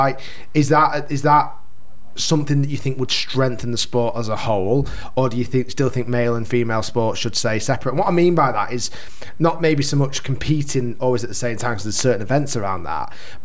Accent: Australia; like the Rippers, that we're all from Australia, that kind of makes sense. Because you're like, well, that's my team, that's who I'm from.

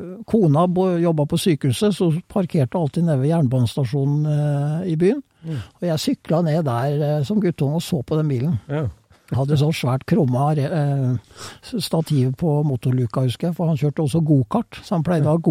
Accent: Fredrikstad, Østfold, Norway; det en kar I Fredrikstad der jeg kommer fra

